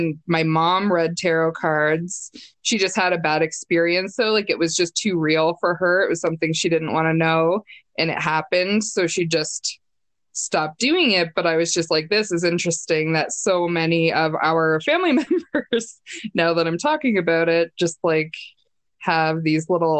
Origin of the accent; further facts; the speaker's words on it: Canada; Like, I'm Canadian, so I apologize for anything anyways.